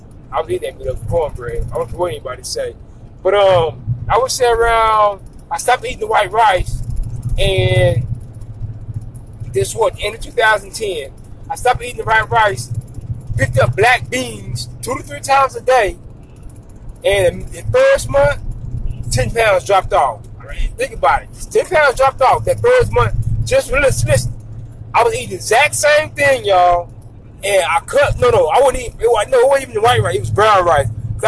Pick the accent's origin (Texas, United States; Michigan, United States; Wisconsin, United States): Texas, United States; Waco; because I'm from Waco, Texas, and where I'm from